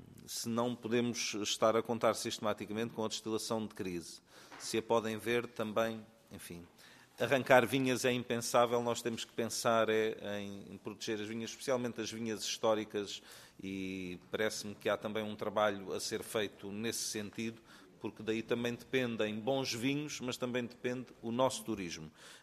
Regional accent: Benavente, Santarém, Portugal; Eu sou do Ribatejo e, portanto, sou de uma região também que entendo que tem bons vinhos. Sou do Conselho de Navente, onde nós temos sediada a Companhia das Lesírias, que é também um grande produtor de vinho

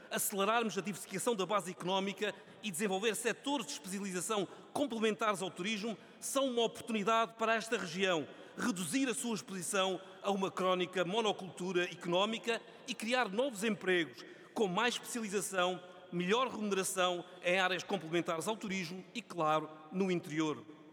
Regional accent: Algarve, Portugal; dão-me a oportunidade de fazer aquilo que mais gosto, de falar da minha terra. O Algarve obteve em abril último a melhor taxa de ocupação hoteleira

